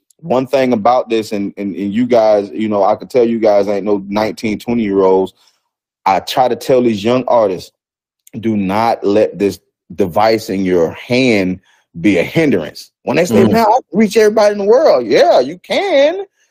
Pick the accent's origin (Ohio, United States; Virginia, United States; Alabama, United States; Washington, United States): Washington, United States; Seattle; I'm from Seattle. I came out here to rock out with y'all.